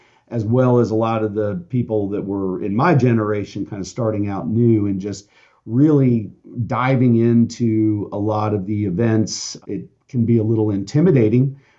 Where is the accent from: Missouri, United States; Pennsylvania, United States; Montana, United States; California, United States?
Missouri, United States; Kansas City; I worked for a big law firm in San Francisco and a big law firm in my hometown of Kansas City